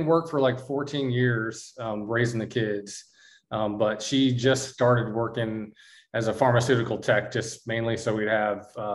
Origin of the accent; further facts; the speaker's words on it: Seattle, Washington, United States; also born or lived in Muskegon, Michigan / Missouri / Dallas / Houston; now in Alabama, United States; I'm in Alabama near Mobile, but closer to the beach. So I grew up in Seattle, kind of. Then my parents moved us to Missouri.